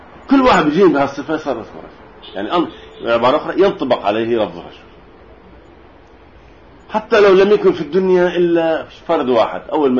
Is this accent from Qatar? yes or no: no; Lebanon; كلمة وطن للجندي عندنا بلبنان، الجندي تقول يا وطن.